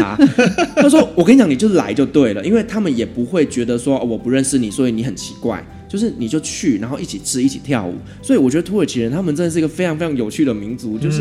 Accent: Taiwan; 可是其实你说到了我们台湾人，人长大了之后，除非男女朋友啦

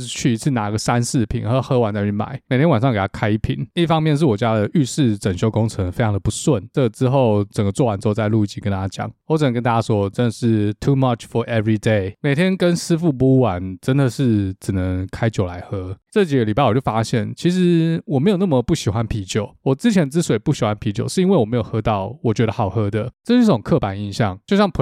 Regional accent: Seattle, Washington, United States; 这种雨对我们西雅图人来说嘞，就是穿一件夹克就够了

